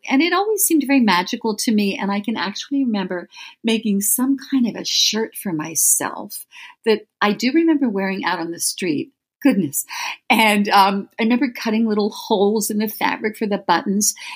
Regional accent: Baltimore, Maryland, United States; also born or lived in London / Afghanistan; I'm from Baltimore, pretty much. Based in Baltimore now, although I did live for a number of years in London when I had a previous life as a classical pianist, and I've also lived in Afghanistan

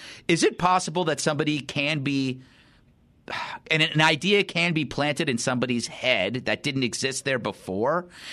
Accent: California, United States; When I grew up in the Bay Area.

